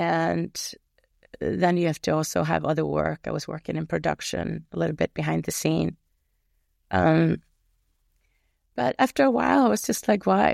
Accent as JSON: {"language": "English", "country": "Iceland", "lives_now": "New York, United States", "said": "Yes, I'm from Iceland and live in New York. I live in both places, actually. I spend a fair amount of time in Iceland as well."}